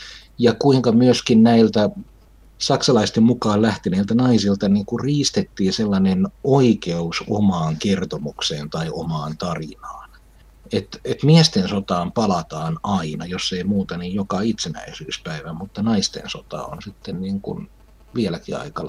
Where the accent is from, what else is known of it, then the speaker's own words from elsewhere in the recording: Kuusamo, North Ostrobothnia, Finland; lapsena kotikylässä Kuusamossa kuulleet supsutukset näistä niin kuin palanneista naisista